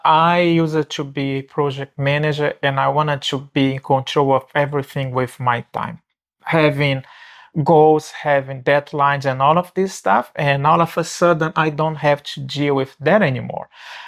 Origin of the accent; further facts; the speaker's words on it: Brazil; English is a second language; now in Canada; I immigrated from Brazil to Canada more than 20 years ago, and I lost the sight of those friends that I had built throughout all my life in Brazil.